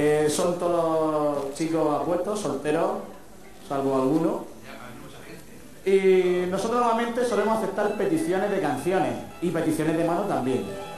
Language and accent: Spanish; Beniel, Region of Murcia, Spain; De Murcia serás tú, yo soy de Beniel.